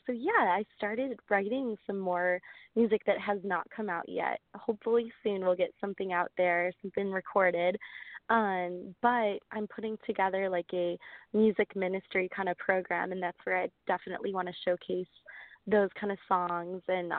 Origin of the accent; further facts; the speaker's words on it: Glenview, Illinois, United States; it was in my hometown actually. So it was really special at a place called the Rock House in Glenview, mm-hmm. Illinois. It's right north of Chicago.